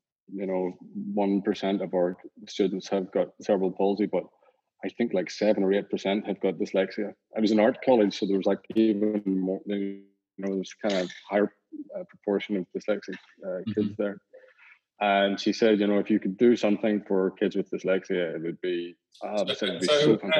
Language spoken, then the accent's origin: English; Northern Ireland, United Kingdom; You can hear from my accent, I'm from Northern Ireland. I was brought up on a farm.